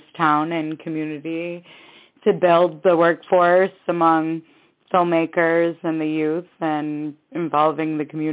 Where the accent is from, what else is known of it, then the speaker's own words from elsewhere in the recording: Syracuse, New York, United States; I mean, I guess Syracuse, you know, we're known for our basketball and our football and our college. So that was kind of like what it was growing up.